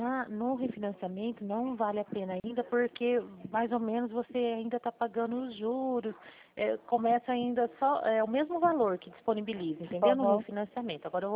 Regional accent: Marília, São Paulo, Brazil; born there; eu nasci em Marília, né? Sou do estado de São Paulo.

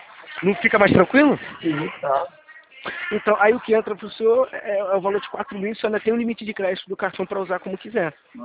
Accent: Campo Grande, Brazil; eu sou de Campo Grande.

